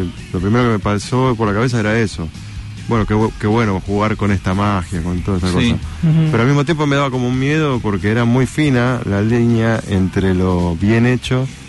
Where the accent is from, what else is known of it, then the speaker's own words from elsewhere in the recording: Argentina; soy argentino, estoy allá, estamos cayéndonos